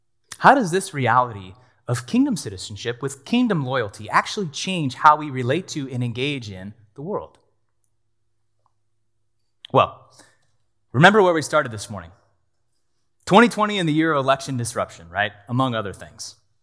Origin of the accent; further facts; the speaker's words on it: United States; all my differences to the average onlooker make it obvious that I'm an American, right? My passport says it, my appearance says it, my demeanor says it